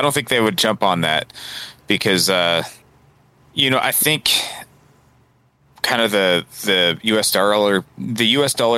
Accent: United States; It's unsettling, right? As an American.

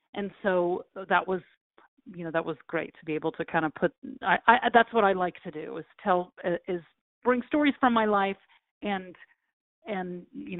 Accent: Texas, United States; now in Los Angeles, United States; I'm from Texas and I went to University of Florida and I came out here

